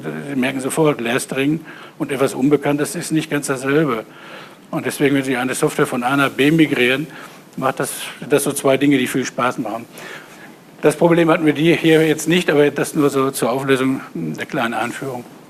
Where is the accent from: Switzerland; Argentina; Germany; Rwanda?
Germany; Dortmund, North Rhine-Westphalia; born there; als gebürtiger Dortmunder, der auch in Dortmund Informatik studiert hat